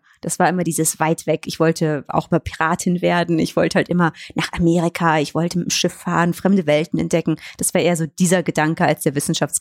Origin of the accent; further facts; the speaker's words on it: Cologne, North Rhine-Westphalia, Germany; ich komme ja aus Köln